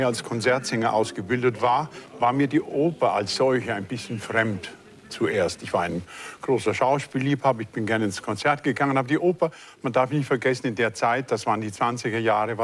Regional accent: Munich, Bavaria, Germany; Ich bin Münchner, ich bin in München aufgewachsen, ich habe in München studiert und dort war ja auch mein Heim, dort war ich also wenigstens den größten Teil meines Lebens.

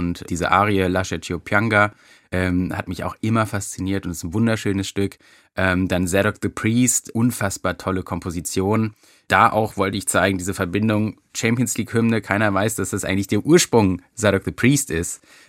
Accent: Hanover, Lower Saxony, Germany; weil ich bin in Hannover groß geworden und habe da auch immer wieder dieses Orchester gehört.

